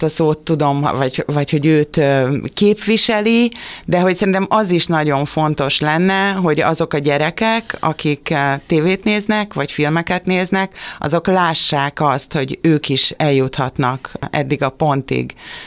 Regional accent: Csepel, Budapest, Hungary; vagy amikor eljönnek Cseperre, arra a kertvárosba, ahonnan én származok, ahol én születtem, arra is mindig azt kapom, hogy hát ez nem is Csepel

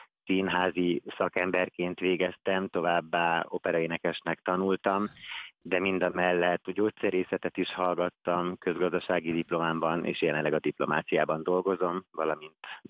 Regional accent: Pilisszentkereszt, Pest, Hungary; Én Piriszentkeresztről származom, azért is forgatom most itt Dobogókőn.

